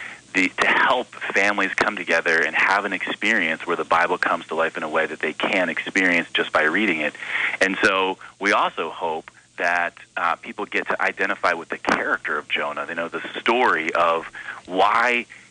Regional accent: East Coast, United States; Yeah, so it's good to be on the phone with my hometown there in the East Coast.

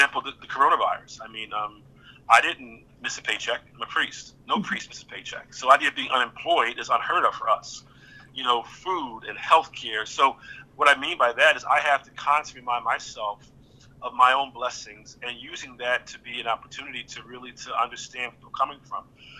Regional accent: Philadelphia, Pennsylvania, United States; So I've been very blessed in my life growing up in North Philadelphia

